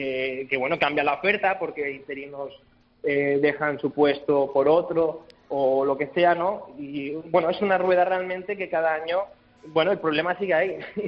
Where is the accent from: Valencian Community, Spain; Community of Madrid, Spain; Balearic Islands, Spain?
Balearic Islands, Spain; como muchos profesores de las Pitiusas somos de Mallorca